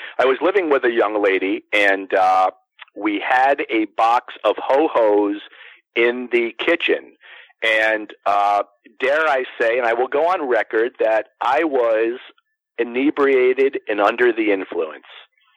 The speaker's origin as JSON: {"language": "English", "region": "Florida", "country": "United States", "tie": "born or raised there", "said": "You know, growing up in Florida and finding square grouper on the beach all the time, I did partake quite a bit."}